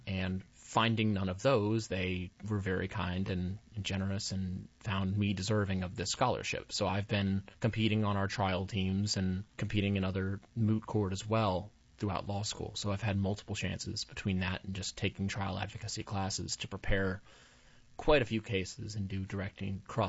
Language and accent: English; Raleigh, North Carolina, United States; I was born and raised up in North Raleigh, went to Sanderson High School, and took a couple years out of North Carolina